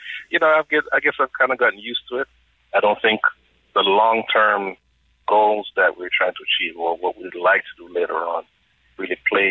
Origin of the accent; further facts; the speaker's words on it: Jamaica; Part of the issue is I'm originally from Jamaica, born and raised. The situation under which I grew up, it's just different culture from here.